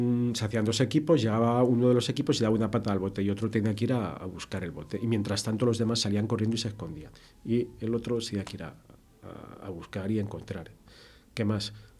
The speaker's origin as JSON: {"language": "Spanish", "town": "Marrupe", "region": "Castilla-La Mancha", "country": "Spain", "tie": "born or raised there", "also_born_or_lived": "Talavera de la Reina", "said": "y nací en un hospital en Talavera. Pero mi infancia, desde que nací, desde bebé hasta los 2 o 3 años, estuve en Marrupe, en la Sierra de San Vicente, allí con los abuelos."}